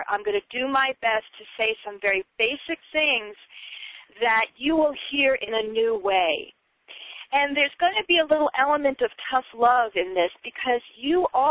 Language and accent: English; New York, United States; I am from New York, so you're going to have a little bit of that taste in there as well.